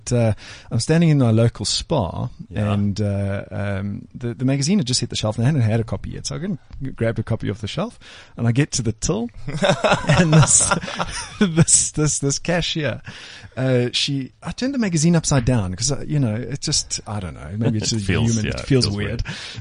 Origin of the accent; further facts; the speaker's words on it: Cape Town, Western Cape, South Africa; also born or lived in Johannesburg; I was born in Cape Town. My family are, most of them are down there still. And then we moved to Joburg when I was in my early teens.